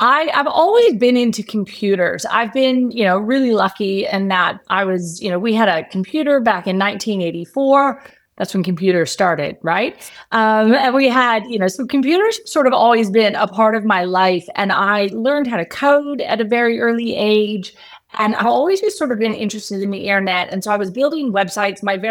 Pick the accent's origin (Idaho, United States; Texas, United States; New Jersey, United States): Texas, United States; moved away as an adult; now in Perth, Australia; weird accent, people tell me. They can't quite pick it, they say, because I have been here for 20 years. But I am originally from Texas and I came over to Australia as a backpacker.